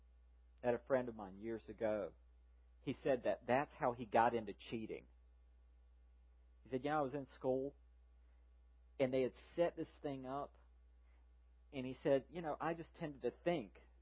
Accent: the South, United States; we grew up in the South. We had ugly trees.

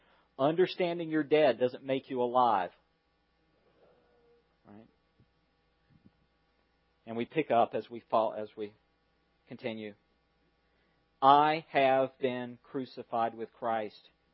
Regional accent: the South, United States; I know. I grew up in the South.

